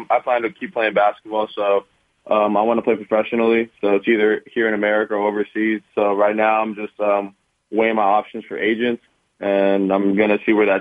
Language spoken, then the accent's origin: English; Inglewood, California, United States; also born or lived in Cerritos; So growing up in California, in L.A., I mean, I grew up in Inglewood, and then I moved to Cerritos.